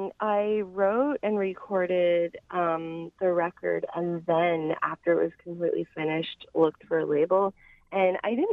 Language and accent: English; Canada; I think maybe because we're both Canadian